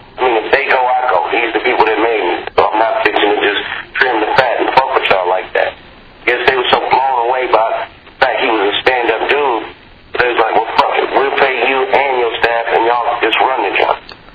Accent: West Coast, United States; seeing I was from the West Coast and that was an East Coast label.

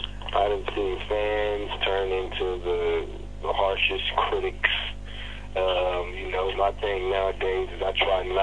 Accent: Compton, California, United States; I'm from Compton, man. I barely just started one in New York.

